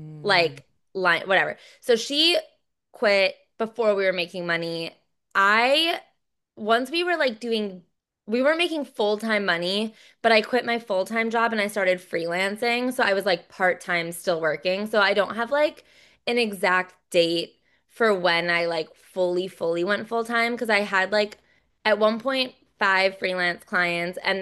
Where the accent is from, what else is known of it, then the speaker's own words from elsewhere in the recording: Midwest, United States; also born or lived in Los Angeles; I moved from LA, but I was from the Midwest still.